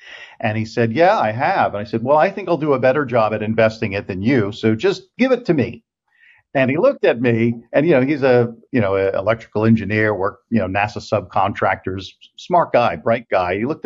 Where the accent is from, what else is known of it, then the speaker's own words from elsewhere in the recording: Washington, District of Columbia, United States; born there; And so when I was born in Washington, D.C. The family was a political family.